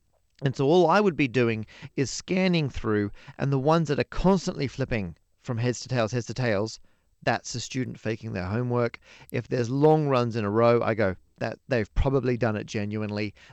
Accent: Australia; moved away as an adult; also born or lived in London; now in United Kingdom; So I'm originally from Australia and I taught out there for a year. And then I moved to the UK and I taught in London for a couple of years.

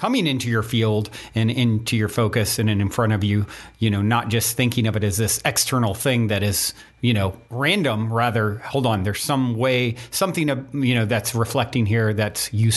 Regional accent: Virginia, United States; I'm from Virginia originally, so I know when I hear it.

